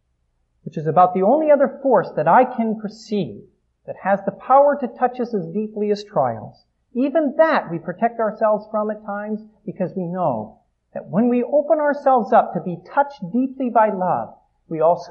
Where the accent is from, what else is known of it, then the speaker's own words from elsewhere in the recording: Oregon, United States; I come from Oregon, and I'm a Blazers fan.